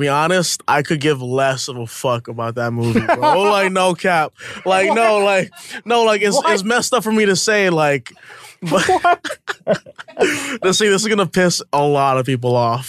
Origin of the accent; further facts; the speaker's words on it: Hawaii, United States; now in New York, United States; You know, I'm from Hawaii, you know, for a small town. Moved to New York, went to drama school.